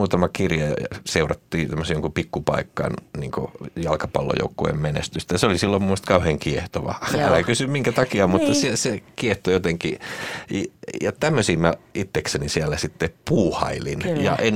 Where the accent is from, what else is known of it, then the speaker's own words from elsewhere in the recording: Nakkila, Satakunta, Finland; also born or lived in Ulvila; now in Tampere, Finland; monet luulee, että mä oon alkuperäinen tamperelainen, mutta en ole. Mä oon syntynyt Ulvilassa, joka on tuossa Porin lähellä, ja sitten kukkeimman nuoruuteni kasvoin Nakkilassa.